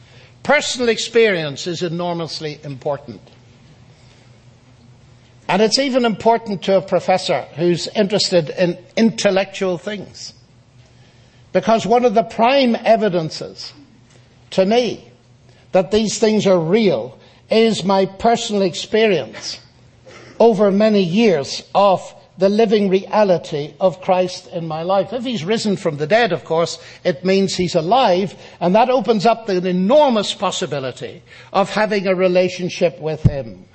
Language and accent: English; Ireland; I come from Ireland, which has a pretty rotten reputation for religion. And I was very fortunate to have parents who were Christian and not sectarian